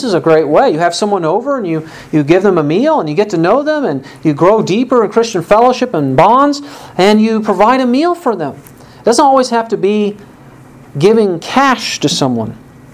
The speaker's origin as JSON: {"language": "English", "town": "Waverly", "country": "United States", "tie": "born or raised there", "said": "There was a man growing up in Waverly who would go to the local coffee shop"}